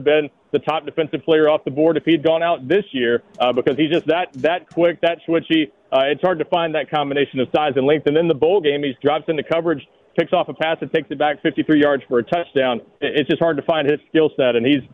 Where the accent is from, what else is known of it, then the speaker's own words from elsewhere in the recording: the South, United States; accent: Southern; that's the best way in my southern accent that I can do it.